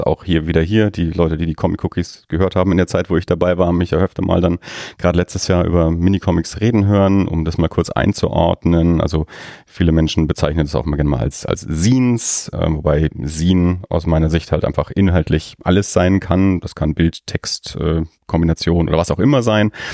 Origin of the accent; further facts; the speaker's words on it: Erlangen, Bavaria, Germany; born there; ich bin 76er Jahrgang in Erlangen geboren, von daher war das ja direkt bei mir vor der Haustür